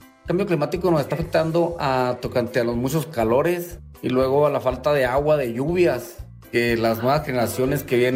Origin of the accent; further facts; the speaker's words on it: Chihuahua, Mexico; vengo del estado de Chihuahua y soy productor de sotol. Pues estoy produciendo sotol desde hace 23 años, vengo de parte de mi abuelo, tercera generación, y vengo del desierto.